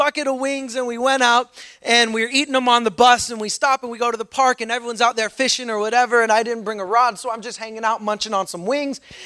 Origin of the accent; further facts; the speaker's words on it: Pittsburgh, Pennsylvania, United States; So on the way, we stop at a place in Pennsylvania, is where I grew up in Pittsburgh. Go Steelers. I grew up in Pittsburgh